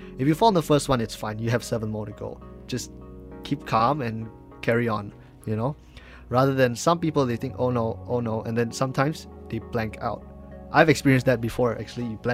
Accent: Malaysia; I'm coming from Malaysia and we don't know much about the sport.

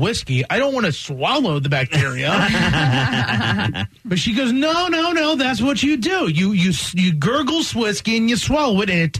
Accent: Blue Ridge Mountains, United States; we're from the Blue Ridge Mountains and we're very southern and we have our own ways of handling our own medicine.

